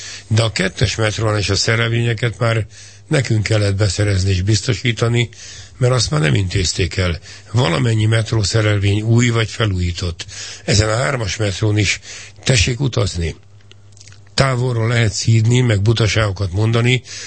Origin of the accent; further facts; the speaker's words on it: Budapest, Hungary; Hát én született budapesti vagyok, ős budapesti, valószínűleg pozitívan elfogult is vagyok ezzel a várossal.